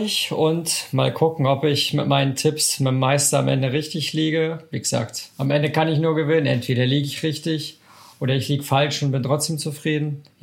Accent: Sweden; so komisch das ist, als Schwede, ist er für mich so der England-Trainer, als ich mit dem Fußball groß geworden bin einfach

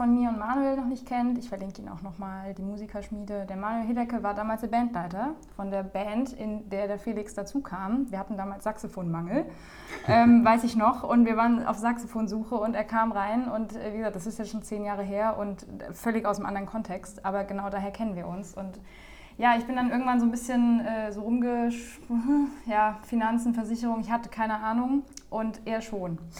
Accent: Mainz, Rhineland-Palatinate, Germany; wir kommen beide aus Mainz

